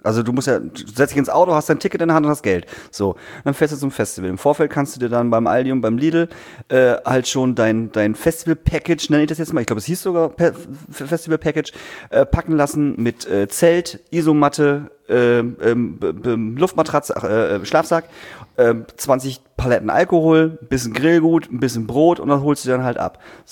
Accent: Emsbüren, Lower Saxony, Germany; Also aus Emsbüren, wo ich herkomme

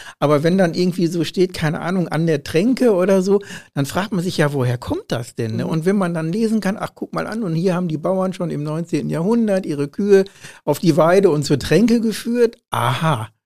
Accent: Lenkerbeck, North Rhine-Westphalia, Germany; born there; Ich bin ja in Lenkerbeck geboren, an der Burg.

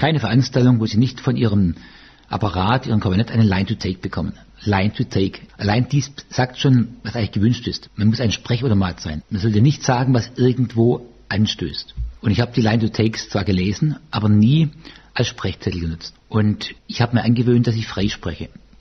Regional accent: Baden-Württemberg, Germany; accent: Swabian; ich spreche nicht Hochdeutsch, ich spreche Hochschwäbisch.

